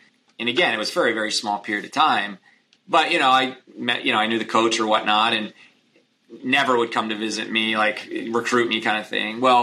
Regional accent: Philadelphia, Pennsylvania, United States; It was very unique because I grew up in Philadelphia.

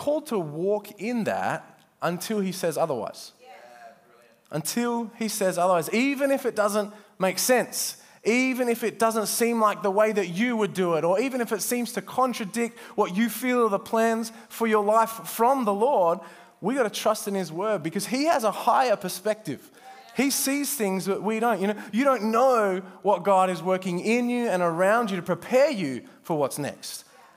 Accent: Perth, Western Australia, Australia; also born or lived in Cambodia; we grew up here in Perth. And for those of you that don't know, my wife and I, we spent just under 6 years in Cambodia.

